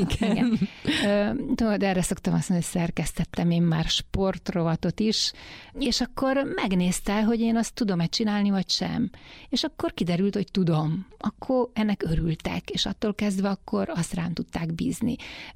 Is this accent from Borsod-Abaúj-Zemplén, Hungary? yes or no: yes; Miskolc, Borsod-Abaúj-Zemplén, Hungary; born there; akkor Miskolcon élnek, meg éltek, én is ott születtem